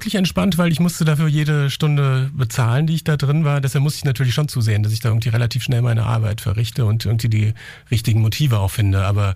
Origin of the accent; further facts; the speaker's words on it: Hesse, Germany; ich komme aus der Nähe, also zwischen Darmstadt und Frankfurt.